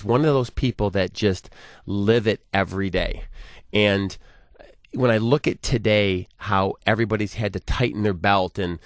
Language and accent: English; Livonia, Michigan, United States; You know, I grew up in Livonia